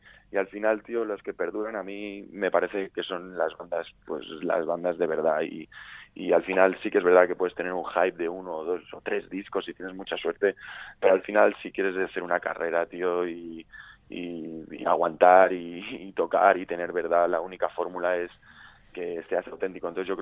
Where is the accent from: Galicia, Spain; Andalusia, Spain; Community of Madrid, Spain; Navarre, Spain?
Community of Madrid, Spain; Madrid; somos 3 colegas de Hortaleza